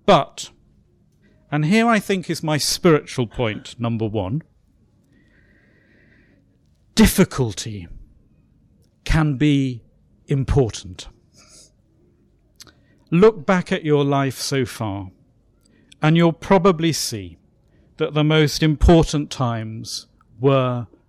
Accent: West Midlands, United Kingdom; I'm originally from Shropshire, and I was brought up as a child by my grandparents.

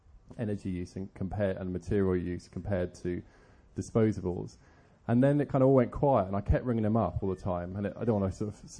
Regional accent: South West England, United Kingdom; and I grew up in Cornwall

